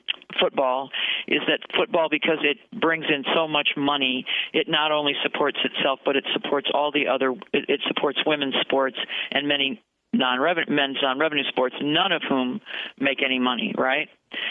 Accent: Bloomington, Illinois, United States; I'm speaking as a 66-year-old classic neighborhood tomboy growing up in Bloomington, Illinois

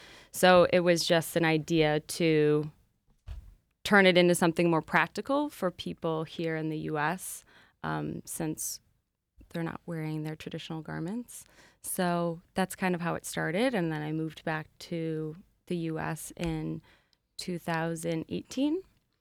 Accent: Fairport, New York, United States; I'm originally from Fairport.

